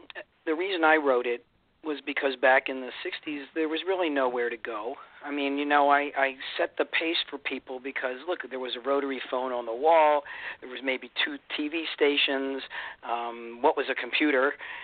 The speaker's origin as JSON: {"language": "English", "town": "Baltimore", "region": "Maryland", "country": "United States", "tie": "born or raised there", "said": "Well, I grew up in Baltimore"}